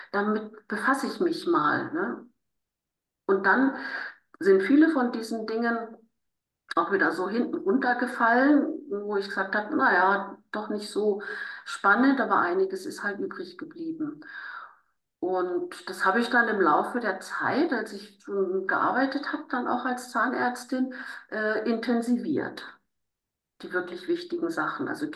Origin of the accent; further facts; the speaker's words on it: Celle, Lower Saxony, Germany; Also ich bin in Celle bei Hannover aufgewachsen.